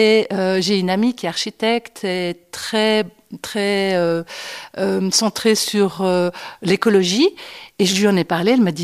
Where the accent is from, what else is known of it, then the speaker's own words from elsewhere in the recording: Crassier, Vaud, Switzerland; also born or lived in Nyon; Je suis née à Nyon et j'ai fait toute mon enfance ici à Crassier.